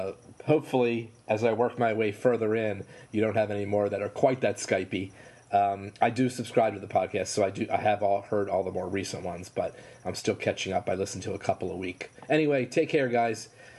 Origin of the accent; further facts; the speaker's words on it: Baltimore, Maryland, United States; because I grew up in Baltimore, which is where a lot of the Waters films took place.